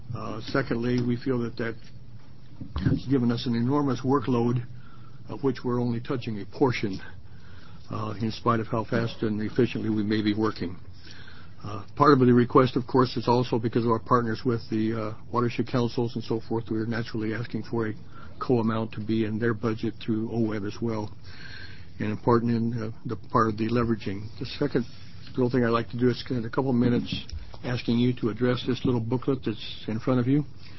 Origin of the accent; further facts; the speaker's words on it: Pendleton, United States; I'm also from Pendleton, and funny things happen in Pendleton.